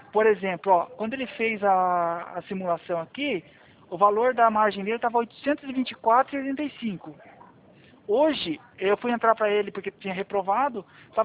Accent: Atibaia, São Paulo, Brazil; Eu sou de Atibaia, São Paulo, tá?

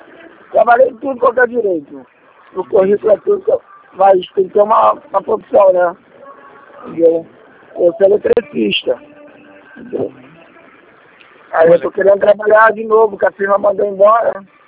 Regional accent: Nilópolis, Rio de Janeiro, Brazil; Eu sou de Nilópolis.

